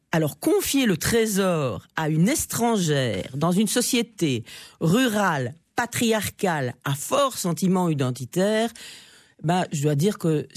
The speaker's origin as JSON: {"language": "French", "town": "Charleroi", "region": "Wallonia", "country": "Belgium", "tie": "born there", "said": "Je suis née à Charleroi, quoi que je veuille ou désire. Cette ville m'appartient et j'appartiens à cette ville."}